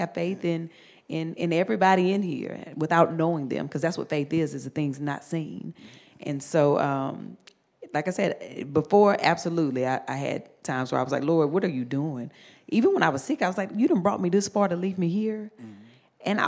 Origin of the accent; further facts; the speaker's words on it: North Carolina, United States; But you know, I'm from the South. I grew up in North Carolina. I grew up in the church